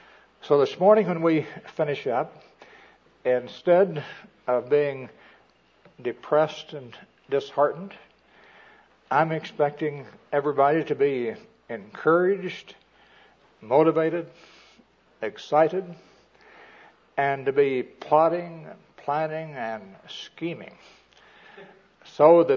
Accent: Missouri, United States; born there; Missouri is the place of my birth. And neighbors from Kansas. I was born in Jackson County, right out of Kansas City

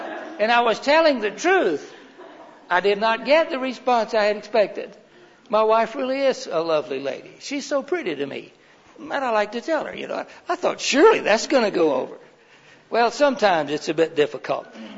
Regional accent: Maine, United States; And you can tell by now I'm from Maine, right?

